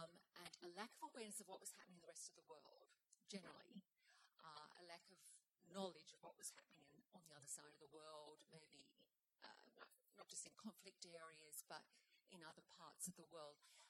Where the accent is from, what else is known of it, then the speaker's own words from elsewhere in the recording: Australia; moved away; also born or lived in United Kingdom; I simply make the observation that I lived overseas as an Australian. I lived overseas for nearly 2 decades, 20 years, and came back to Australia about 10 years ago. So, in fact, I left Australia sort of early 90s.